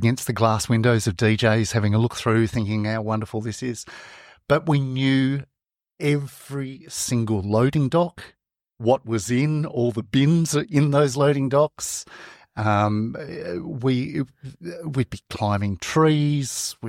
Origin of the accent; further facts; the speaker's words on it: Karrinyup, Western Australia, Australia; I grew up near the Karrinup shops